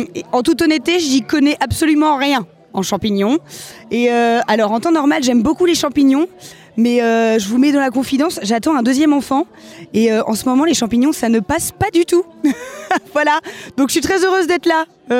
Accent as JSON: {"language": "French", "region": "Provence-Alpes-Côte d'Azur", "country": "France", "said": "J'arrive du village d'à côté qui n'est autre que Saint-Julien en Beauchesne. Je suis un peu... Je vous trahis un peu parce que moi je suis des Hautes-Alpes."}